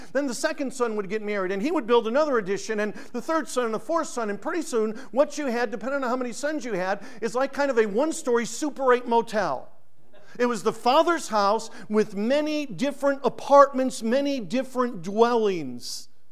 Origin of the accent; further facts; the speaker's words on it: Connecticut, United States; Because I grew up in Connecticut. We knew about Newport and all the mansions.